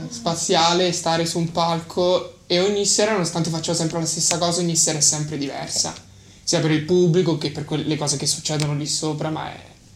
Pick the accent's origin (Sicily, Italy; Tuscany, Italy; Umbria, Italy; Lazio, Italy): Lazio, Italy; Rome; Io sono di Roma, proprio Roma.